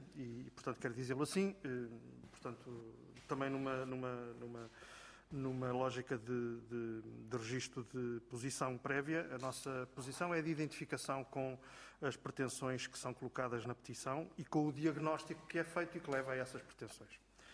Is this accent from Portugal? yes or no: yes; Coimbra, Centro, Portugal; como conimbricense e como morador em Celas